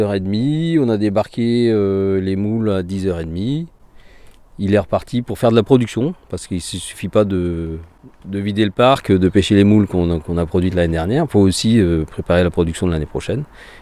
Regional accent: Morlaix, Brittany, France; je suis originaire de Morlaix, j'ai cherché dans les environs

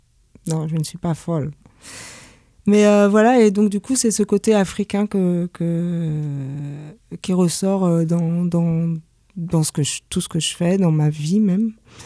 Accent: France; puisque j'ai été adoptée, j'ai grandi en France.

